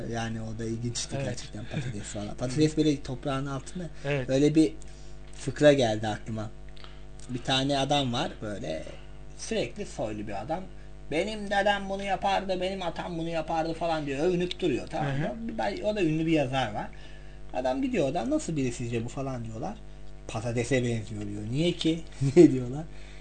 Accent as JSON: {"language": "Turkish", "region": "Black Sea Region", "country": "Turkey", "said": "Evet evet ama bizim şeyler hele ki bizim Karadeniz'de daha böyle yamaç hocam"}